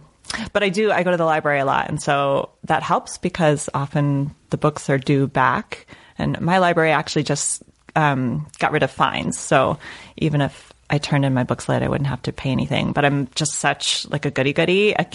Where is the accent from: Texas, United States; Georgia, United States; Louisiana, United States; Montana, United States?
Texas, United States; El Paso; I'm from El Paso, Texas.